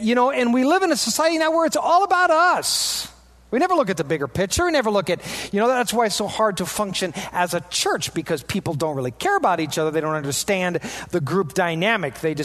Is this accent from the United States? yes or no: yes; Wisconsin, United States; I mean, we're from Wisconsin.